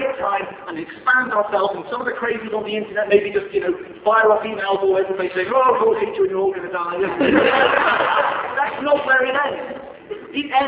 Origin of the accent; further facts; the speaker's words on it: England, United Kingdom; my Tonsi accent and the fact that I come from England